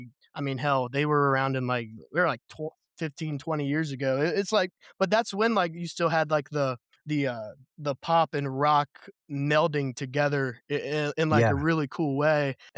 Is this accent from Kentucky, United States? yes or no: yes; Erlanger, Kentucky, United States; Yeah, I'm I'm from Kentucky, but I'm like 20 minutes from Cincinnati. I'm from like Erlanger, which is around Covington.